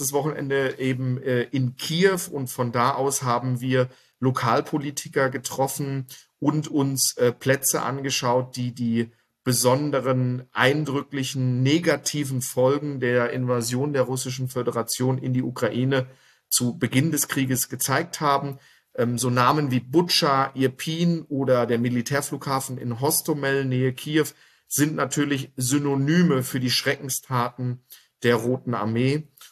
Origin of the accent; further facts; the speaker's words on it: Dortmund, North Rhine-Westphalia, Germany; born there; now in Augsburg, Germany; Gebürtig bin ich aus Dortmund, aber als ehemaliger Offizier der Bundeswehr wurde ich durch die ganze Republik geschickt und bin im wunderschönen Bayern hängen geblieben und lebe hier mit meiner Familie und meinen zwei Kindern in Augsburg.